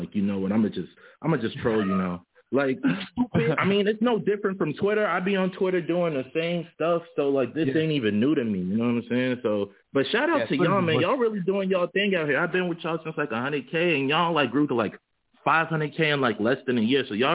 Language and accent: English; Chicago, Illinois, United States; Chicago. I'm from Chicago.